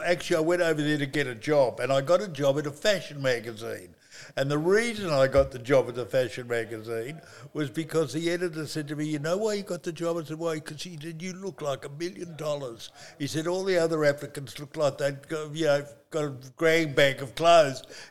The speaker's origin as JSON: {"language": "English", "country": "Australia", "said": "I'm an Australian citizen. I'm very proud of being an Australian. And my ancestors on one side of the family came here in the 1820s, which makes me a really old Australian."}